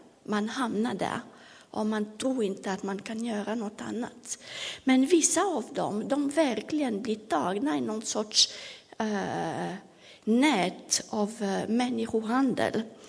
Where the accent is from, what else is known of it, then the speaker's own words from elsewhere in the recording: Switzerland; now in France; Jag kommer från Schweiz